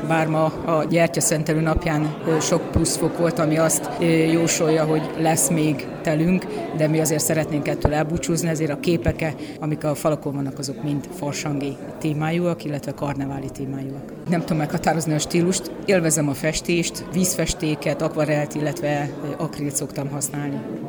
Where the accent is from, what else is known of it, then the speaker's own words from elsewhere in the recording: Gyula, Békés, Hungary; now in Tatabánya, Hungary; gyulai vagyok, mert a lelkületem és a szívem gyulai, Tatabányán élek